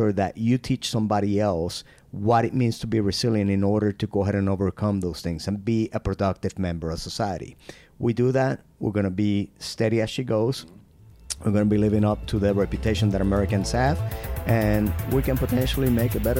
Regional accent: Guanica, Puerto Rico; But I was born and raised in Puerto Rico, southwest corner of the island, a place called Guanica. Grew up fairly poor.

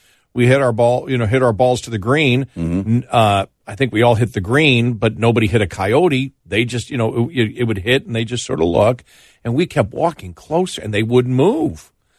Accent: Buffalo, New York, United States; I grew up in Buffalo. It's nothing.

